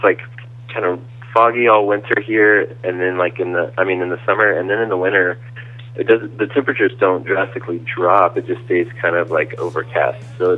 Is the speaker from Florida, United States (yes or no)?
no; Houston, Texas, United States; I grew up in Houston. I'm used to the car culture.